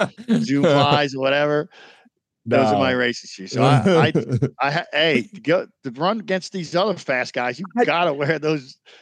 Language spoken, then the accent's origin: English; New York City, New York, United States; And New York was special because I grew up in New York and I grew up around the marathon.